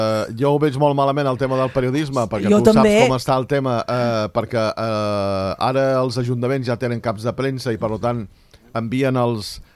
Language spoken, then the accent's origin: Catalan; Catalonia, Spain; Sabeu que jo sóc català a tope, però no sóc independentista?